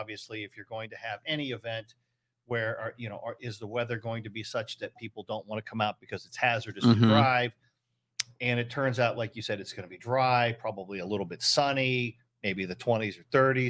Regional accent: Ohio, United States; I grew up in Northeast Ohio, too. I'm as much of a football nut as anybody.

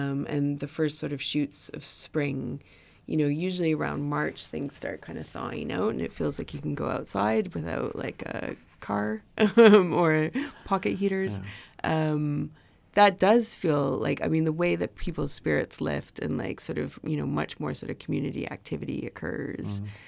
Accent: Canada; moved away; when I moved over here from Canada, like Lent is not really sort of a thing in most parts of Canada.

